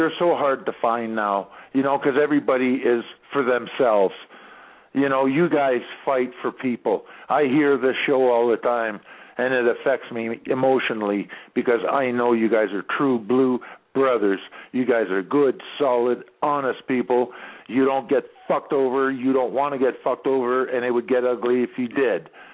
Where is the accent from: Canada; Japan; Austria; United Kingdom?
Canada; I'm a Canadian